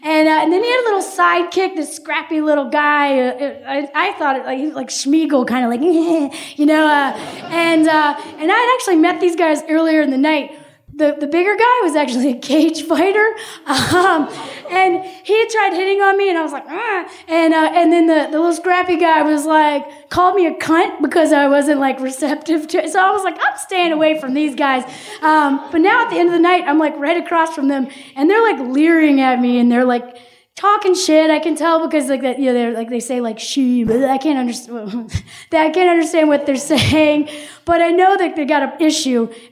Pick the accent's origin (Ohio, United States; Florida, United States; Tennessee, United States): Tennessee, United States; and he's from West Virginia, and I'm from Tennessee, and most people at this party aren't